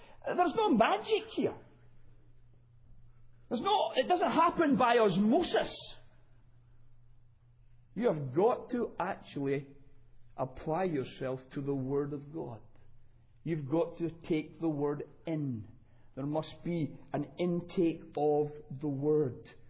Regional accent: United Kingdom; but being British, at the end of the day, after really the Korean situation, there was no draft

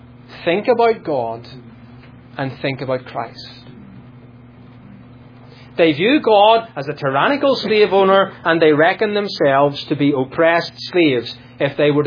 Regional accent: Northern Ireland, United Kingdom; I grew up in Northern Ireland.

